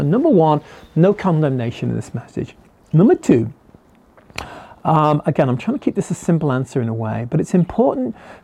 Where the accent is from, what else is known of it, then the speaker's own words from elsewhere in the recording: United Kingdom; now in United States; I'm originally a Brit. I'm now an American Brit. I'm an Anglo-Brit. And live here in America.